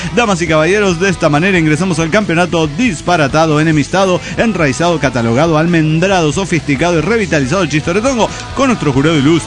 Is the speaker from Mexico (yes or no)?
no; New Jersey, United States; de New Jersey.